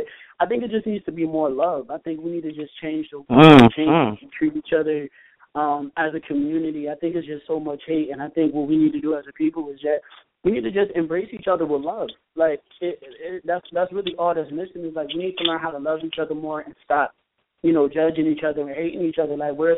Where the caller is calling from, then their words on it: Connecticut, United States; from Connecticut.